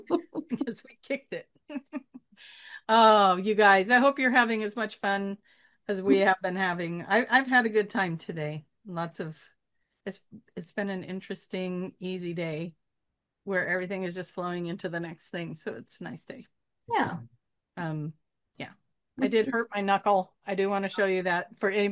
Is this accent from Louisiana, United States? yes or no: no; Banks, Oregon, United States; I just saw Banks, Oregon show up. Hello, Alice. That's my hometown, so I have to say it.